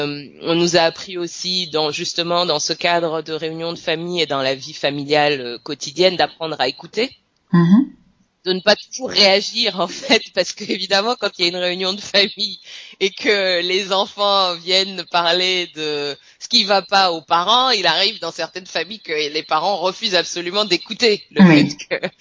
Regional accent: Abidjan, Côte d’Ivoire; J'ai grandi à Abidjan, en Côte d'Ivoire. Mm-hmm. Mes parents se sont installés en Côte d'Ivoire en 1971. Mon frère aîné avait 6 mois. Mm-hmm. Et moi, je suis née 11 ans après.

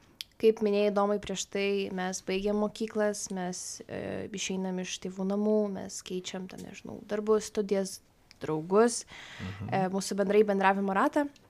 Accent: Kaunas, Kaunas County, Lithuania; man yra 19 metų. Jo, tau jaučiuos, kaip knygą rašyčiau dabar. Šiaip esu kaunietė, bet studijuoju Vilniui

